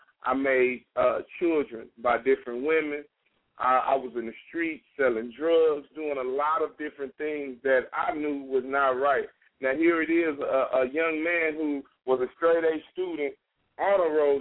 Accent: San Antonio, Texas, United States; I grew up in San Antonio, Texas. That's where I grew up.

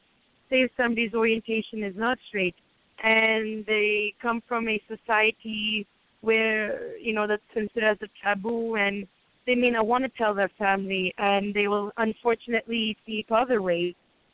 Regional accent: Hyderabad, Telangana, India; born there; English is a second language; my background is Indian. I was born in India myself, so specifically from Hyderabad, which is southern India.

